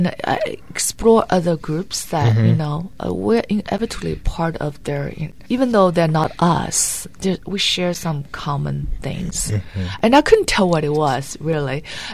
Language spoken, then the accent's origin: English; Yangzhou, Jiangsu, China; English is a second language; That book was set in Nanjing, but I grew up in Yangzhou. That's a city 4 hours away by bus.